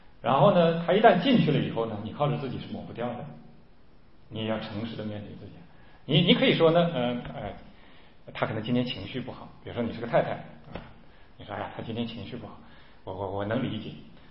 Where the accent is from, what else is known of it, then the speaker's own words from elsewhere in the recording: China; 我们中国人讲他心好大